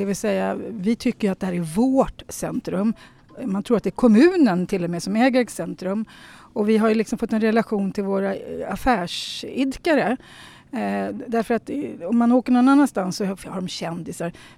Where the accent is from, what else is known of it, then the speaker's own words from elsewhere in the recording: Tyresö, Stockholm County, Sweden; vi kom från Tyresö